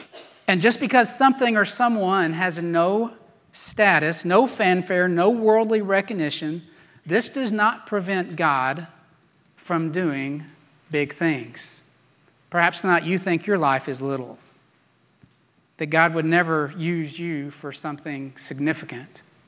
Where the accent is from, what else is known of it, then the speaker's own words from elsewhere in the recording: Arkansas, United States; So in my home state of Arkansas